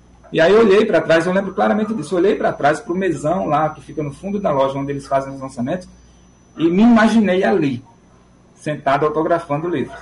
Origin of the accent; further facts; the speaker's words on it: Paraíba, Brazil; moved away; É uma maravilha estar falando com a Paraíba, minha terrinha, meu estado que eu tanto amo, que eu sou doido para voltar para aí.